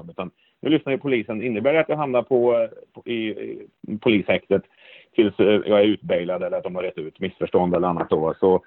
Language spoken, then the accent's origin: Swedish; Sweden; jag förklarar också att jag är svensk, jag har varit här inte så länge